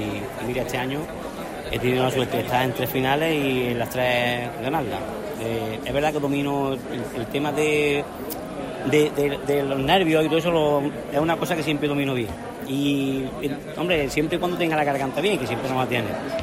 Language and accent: Spanish; Lucena, Andalusia, Spain; una letra exclusiva que me ha hecho un amigo mío de allí de mi pueblo, de Lucena